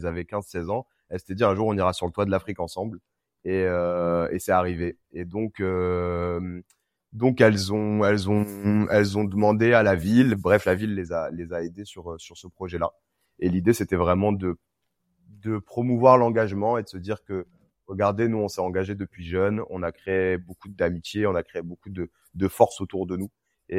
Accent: Reims, Grand Est, France; now in Paris, France; Je viens de Reims et je voyage depuis pas mal d'années, hein, depuis pas loin de 10 ans.

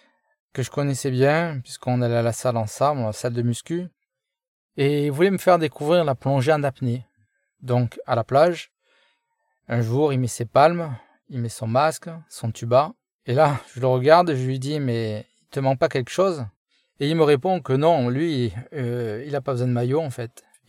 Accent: Marseille, Provence-Alpes-Côte d'Azur, France; born there; j'ai 53 ans, je suis né à Marseille

